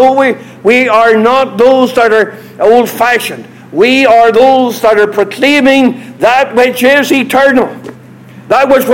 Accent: Northern Ireland, United Kingdom; I come from Northern Ireland.

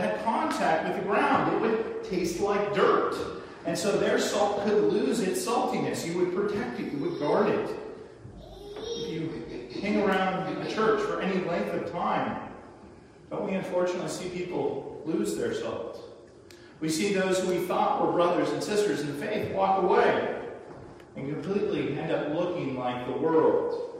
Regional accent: San Diego, California, United States; I used to have really bad eczema as a kid, and so growing up in San Diego, when I'd go into the ocean, it would just heal.

